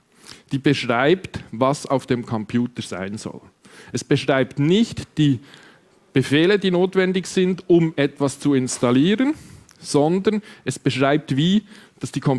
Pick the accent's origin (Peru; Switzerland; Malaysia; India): Switzerland; Ich bin Schweizer, das hört man. Ich weiß es. Bitte entschuldigt alle Helvetismen.